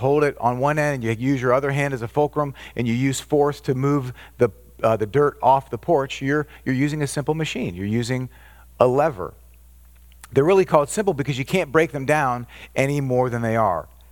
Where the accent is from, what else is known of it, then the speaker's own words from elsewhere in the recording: Orlando, Florida, United States; And as a kid growing up in Orlando, where whenever the space shuttle launched, we literally went outside